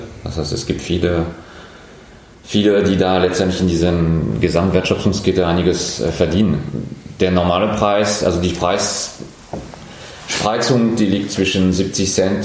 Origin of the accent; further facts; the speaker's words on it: France; German is a second language; moved away as an adult; now in Germany; ich bin Franzose, ich bin 44. Ich wohne und lebe in Deutschland seit 20 Jahren. Das heißt, ich bin in Frankreich geboren, bin in Frankreich aufgewachsen, habe dort studiert.